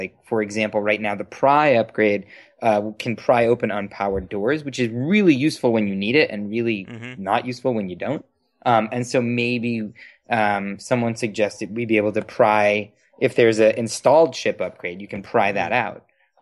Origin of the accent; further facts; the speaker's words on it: Boston, Massachusetts, United States; I am a New England Patriots fan because I am from Boston.